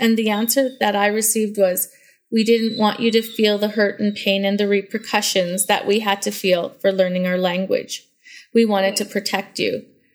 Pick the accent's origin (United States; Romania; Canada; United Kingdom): Canada; Alberta; I'm from the Satellite Cree Nation that's located in Alberta, Canada, in the Treaty 6 territory. So I've grown up in my community and attending an off-reserve school for my entire K to 12 years.